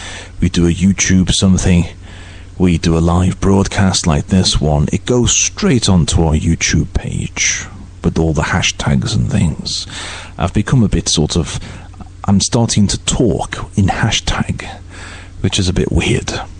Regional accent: Liverpool, North West England, United Kingdom; Liverpool broadcaster and producer. I'm a Scouser and I love

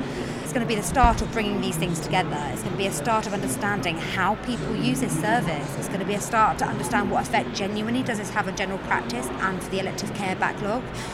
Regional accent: United Kingdom; I know, as British folk, we one love a queue and we two love a list, don't we?

